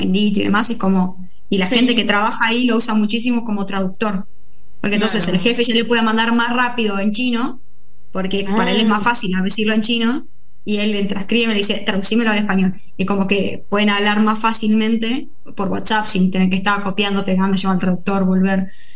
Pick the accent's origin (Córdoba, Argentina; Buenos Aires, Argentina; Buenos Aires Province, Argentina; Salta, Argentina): Salta, Argentina; en Salta, por ejemplo, que por ahí tenemos una tonada un poco más cerrada